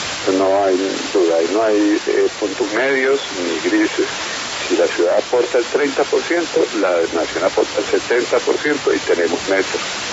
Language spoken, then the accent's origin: Spanish; Medellín, Antioquia, Colombia; Yo soy de Medellín.